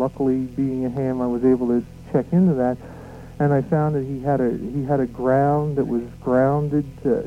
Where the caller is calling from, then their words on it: Pennsylvania, United States; I'm in southeastern Pennsylvania.